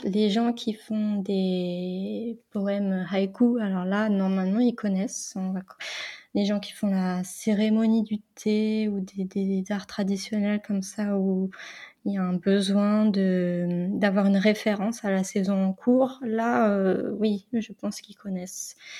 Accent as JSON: {"language": "French", "region": "Brittany", "country": "France", "said": "en tant que bretonne, moi, c'est vraiment des fleurs qu'on retrouve partout en Bretagne. Donc, c'est quelque chose qui fait appel à mon enfance"}